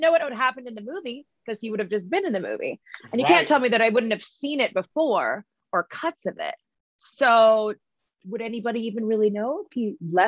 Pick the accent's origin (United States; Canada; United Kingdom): Canada; I'm Canadian